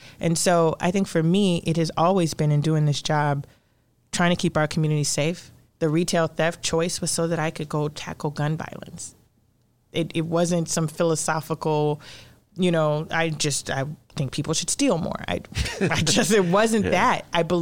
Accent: Illinois, United States; I grew up in Cabrini. I used to seek shelter in bathtubs when people were shooting.

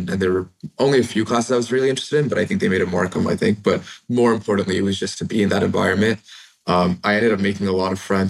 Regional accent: New Jersey, United States; growing up in Jersey, like I said, you don't really get a lot of exposure to people doing out of the box things.

